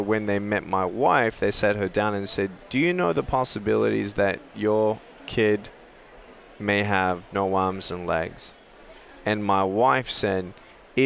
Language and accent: English; Australia; moved away as an adult; now in Los Angeles, United States; just like I moved from Australia to LA 10 years ago.